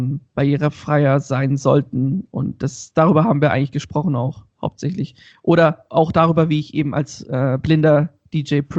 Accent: Nuremberg, Bavaria, Germany; Ich komme aus Nürnberg

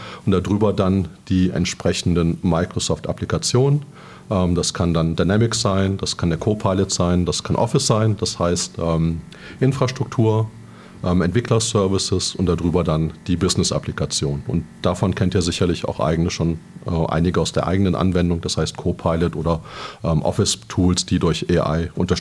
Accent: Mülheim, North Rhine-Westphalia, Germany; Ich komme aus dem Ruhrgebiet, aus Mülheim.

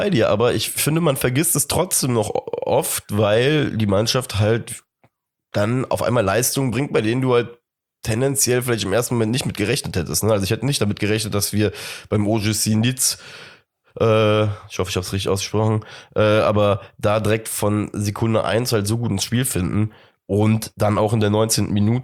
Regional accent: Cologne, North Rhine-Westphalia, Germany; als Kölner

